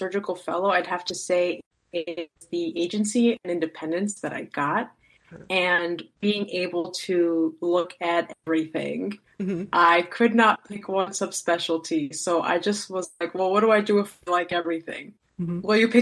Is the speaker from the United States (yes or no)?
yes; New Jersey, United States; I am originally from New Jersey. I went to college in New Jersey.